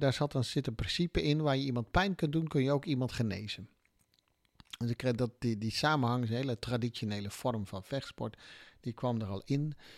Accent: Netherlands; born there; Ja, nou, ik ben geboren in Nederland, hè, waar ik vandaan kom.

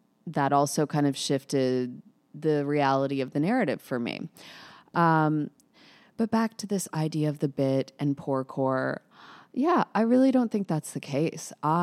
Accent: North Little Rock, Arkansas, United States; it's a more rural area than even where I grew up in North Little Rock.

